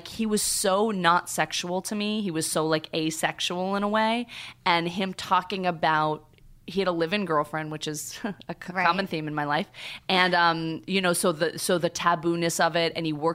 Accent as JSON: {"language": "English", "town": "Boston", "region": "Massachusetts", "country": "United States", "tie": "born or raised there", "said": "I grew up in Boston, which is all Irish Catholic."}